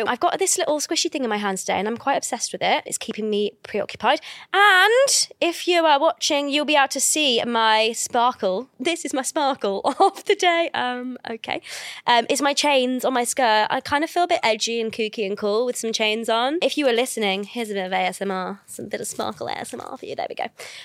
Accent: Australia; Yes, I'm Australian.

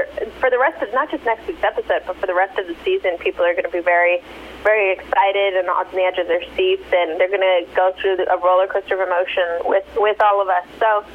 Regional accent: Los Angeles, California, United States; now in Atlanta, United States; Los Angeles.

